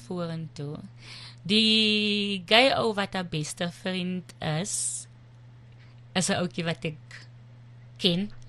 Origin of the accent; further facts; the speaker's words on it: Zoar, Western Cape, South Africa; born there; Ek is gebore op Zoa, dis 'n baie klein plekkie.